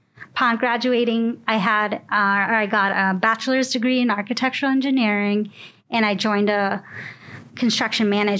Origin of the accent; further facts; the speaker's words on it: Lexington, Massachusetts, United States; now in Somerville, United States; I grew up in Lexington, and I'm currently living in Somerville.